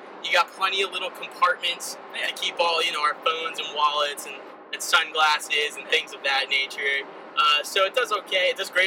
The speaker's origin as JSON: {"language": "English", "region": "Florida", "country": "United States", "tie": "born or raised there", "said": "because we grew up in South Florida."}